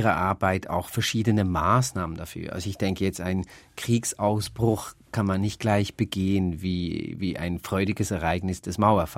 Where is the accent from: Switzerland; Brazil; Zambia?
Switzerland; ich als Schweizer